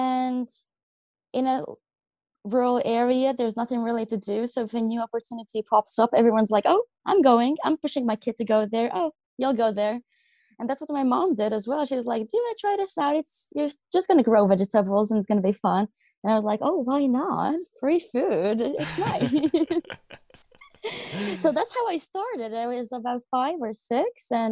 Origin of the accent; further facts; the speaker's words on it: Latvia; now in Guernsey; I come from Latvia and I'm part of our Latvian 4-H.